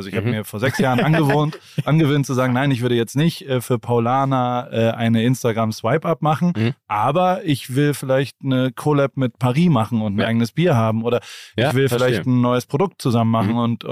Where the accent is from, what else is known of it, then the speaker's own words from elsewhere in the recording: Heidelberg, Baden-Württemberg, Germany; Ich komme aus einer Medizinerfamilie aus Heidelberg.